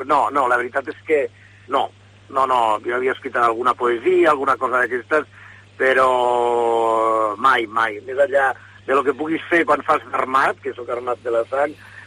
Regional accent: Lleida, Catalonia, Spain; born there; Bueno, vaig néixer a Lleida, amb una família d'un senyor mallorquí

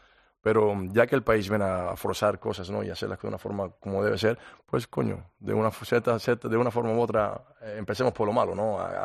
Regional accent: Cuba; moved away; Cuando salí de Cuba.

